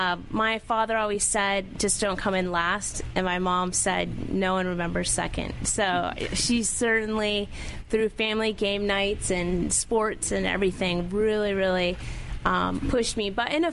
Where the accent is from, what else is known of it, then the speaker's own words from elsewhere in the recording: El Paso, Texas, United States; I'm from El Paso, Texas.